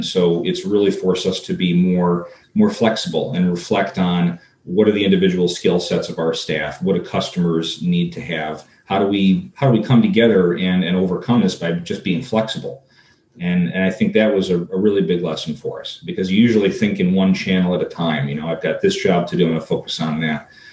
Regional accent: Hilton, New York, United States; Hilton, actually. I grew up in Hilton. That's where I was born. Moved to the city. I lived in Cornhill for about 4.5 years when I was going to school.

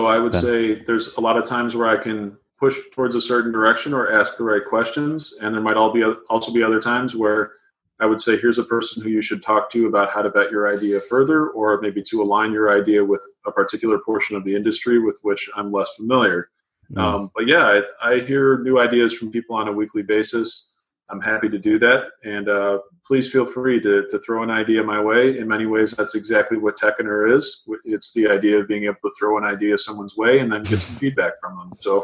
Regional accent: Rochester, New York, United States; Born and raised in Rochester. I lived in Rochester for all but 5.5 years of my life. So I'm 34 right now. I grew up mostly in the 19th Ward near Rugby and Arnett Boulevard.

